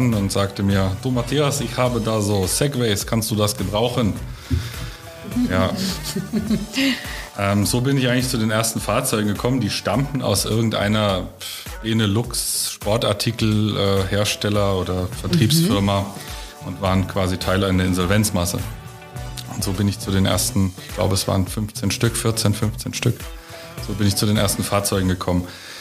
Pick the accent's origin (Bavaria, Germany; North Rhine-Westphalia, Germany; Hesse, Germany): Hesse, Germany; Seligenstadt; Ich bin nicht hier aus der Region. Ich bin aus Seligenstadt, nähe Aschaffenburg.